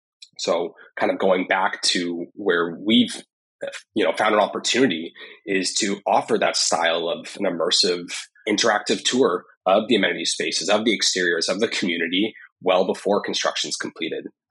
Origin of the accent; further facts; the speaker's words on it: Winnipeg, Manitoba, Canada; now in Toronto, Canada; Like when I moved from Winnipeg to Toronto, aka Las Vegas, I didn't have that opportunity to see a place to rent